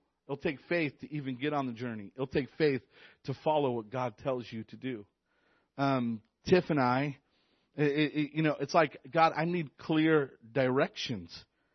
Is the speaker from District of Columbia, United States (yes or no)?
no; Hermiston, Oregon, United States; I said, I'm from Hermiston, Oregon.